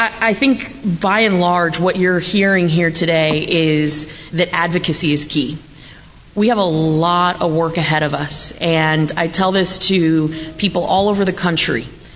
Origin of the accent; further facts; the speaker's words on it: Colorado, United States; I grew up in Colorado on a small cow-calf operation.